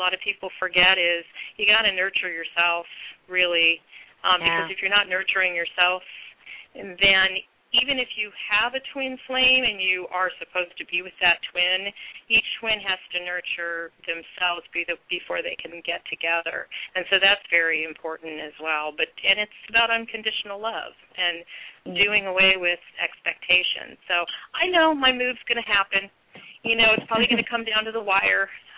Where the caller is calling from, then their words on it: California, United States; I'm calling from California